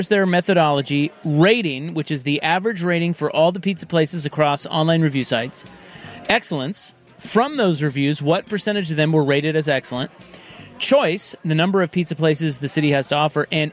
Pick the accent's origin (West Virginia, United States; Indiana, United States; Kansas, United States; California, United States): Kansas, United States; Salina; Like, I'm from Salina. I don't think anything is the best.